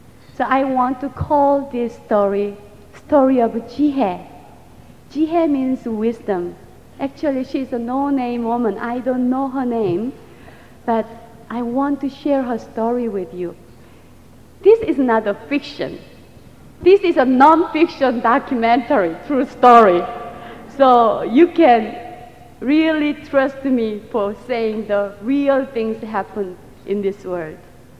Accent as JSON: {"language": "English", "country": "South Korea", "second_language": "English", "said": "But listen, sisters, I came all the way from Korea to speak tonight. Across the Pacific Ocean, 9,000 miles."}